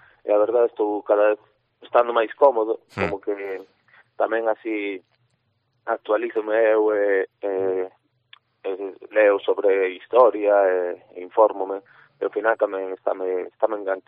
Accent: Lugo, Galicia, Spain; porque son aquí de Lugo

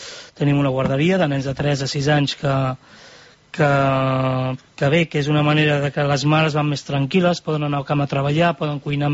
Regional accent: Calella, Catalonia, Spain; Jo soc de Calella

